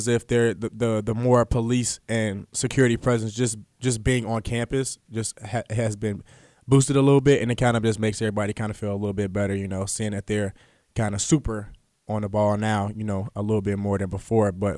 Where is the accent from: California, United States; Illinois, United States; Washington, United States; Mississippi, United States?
Illinois, United States; Chicago; growing up in Englewood, Chicago, I mean, I've had certain instances where I've been in the wrong place at the wrong time.